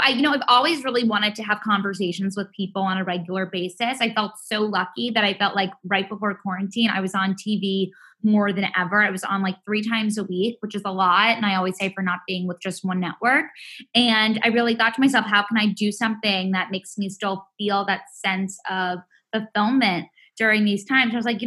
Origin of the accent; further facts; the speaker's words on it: New York City, New York, United States; So I grew up born and raised in New York City